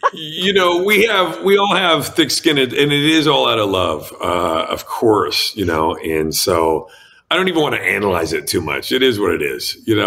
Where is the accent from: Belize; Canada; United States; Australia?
Canada; being Canadian just gives you a little bit of a different perspective, you know, which is, but again, I don't know if it's being Canadian or just being, you know, where I'm from